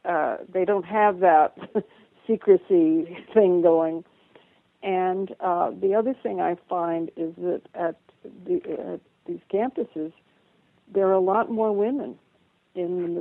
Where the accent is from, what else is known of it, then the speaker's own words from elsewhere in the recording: New Mexico, United States; what I have observed growing up in New Mexico among nuclear people to an extent.